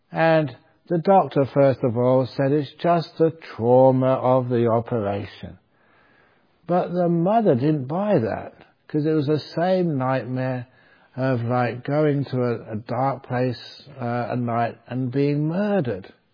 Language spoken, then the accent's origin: English; England, United Kingdom; born there; And I was born in England. No one in my family could spell Buddhism.